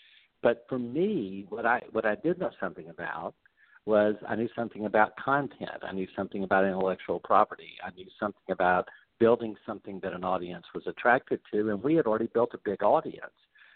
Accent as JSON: {"language": "English", "region": "Louisiana", "country": "United States", "tie": "born or raised there", "said": "You know, growing up in Louisiana, you know, when someone dies in New Orleans, we have a parade."}